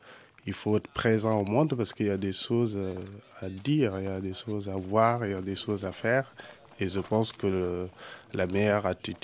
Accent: Dimat, Saint-Louis, Senegal; Je viens du Sénégal et de la Mauritanie, en fait, particulièrement d'un petit village au bord du fleuve, à la frontière sénégalo-mauritanienne qui s'appelle Dimat. Et de l'autre côté, quand tu traverses, c'est Tekan. Je viens de là.

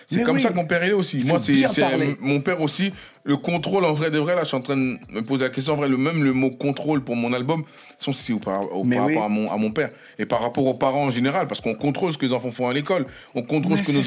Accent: Creil, Hauts-de-France, France; vu que nous on est originaire aussi de Creil

